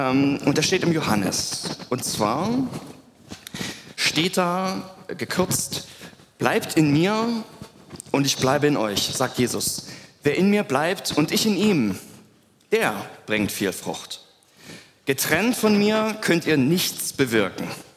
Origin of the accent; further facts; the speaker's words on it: Germany; wir sind Deutsche